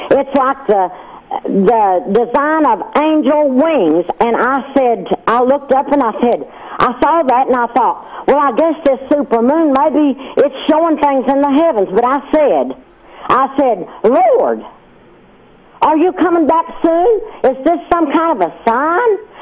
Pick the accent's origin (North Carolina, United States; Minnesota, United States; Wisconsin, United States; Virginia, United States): North Carolina, United States; Fayetteville; I'm from Fayetteville, North Carolina.